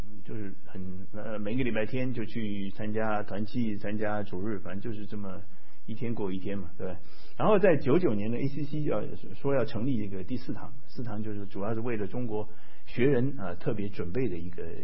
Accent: Taiwan; 我从台湾，在台湾出生长大的，我父亲是在北京长大的啊，我在这个交通大学念书

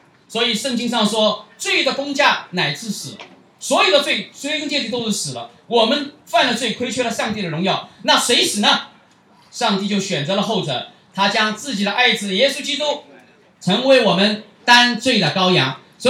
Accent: China; 我们过去从大陆来的

